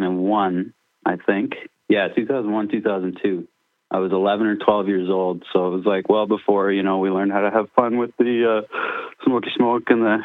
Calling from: North Bay, Ontario, Canada; in North Bay.

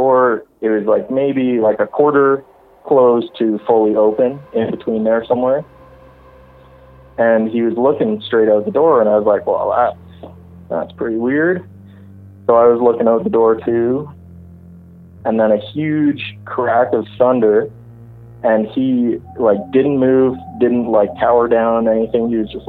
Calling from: Alberta, Canada; Calling from Alberta.

